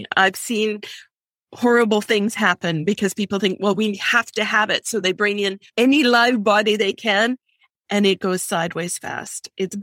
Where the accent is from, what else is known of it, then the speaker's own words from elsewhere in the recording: Kamloops, British Columbia, Canada; I am a Canadian. I live in a small town called Kamloops, which is about 3 hours outside of Vancouver, BC. So that's where I'm from.